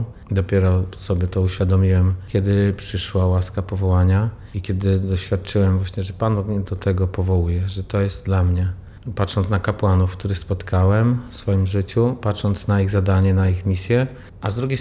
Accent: Pruszcz Gdański, Pomeranian Voivodeship, Poland; Pochodzę z Pruszcza Gdańskiego. Do średniej szkoły uczęszczałem w Gdańsku, w Wrzeszczu.

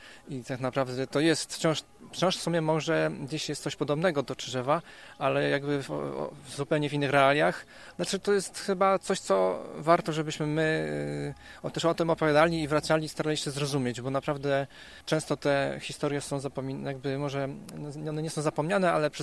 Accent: Lubin, Lower Silesian Voivodeship, Poland; ja pochodzę z Lubina, z Dolnego Śląska

